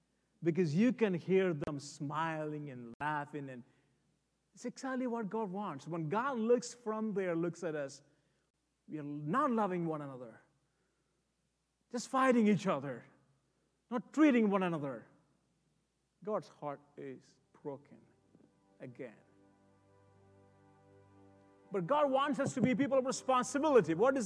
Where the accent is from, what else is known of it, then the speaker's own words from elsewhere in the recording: India; moved away as an adult; also born or lived in Texas; now in Boston, United States; I was born and raised in India. I was a stutter boy. I stuttered all my life until age 23. God changed my life and He healed me. Took me to Texas. Now I'm in Boston